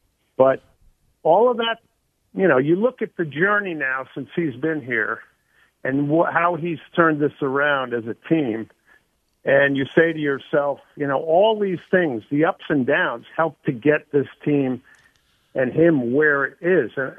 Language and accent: English; Argentina; Just like, you know, I grew up in Argentina.